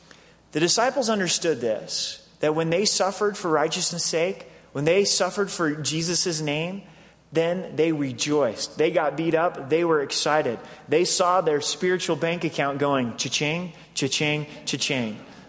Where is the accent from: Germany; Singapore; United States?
United States; I am an American. I don't like suffering.